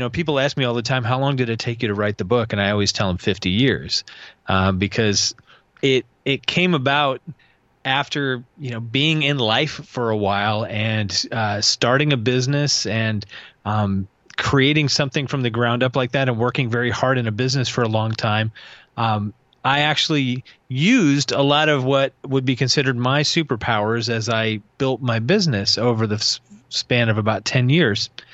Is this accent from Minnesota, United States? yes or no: no; Chelsea, Michigan, United States; So I'm originally from Ann Arbor, and just outside of Ann Arbor, a little town called Chelsea.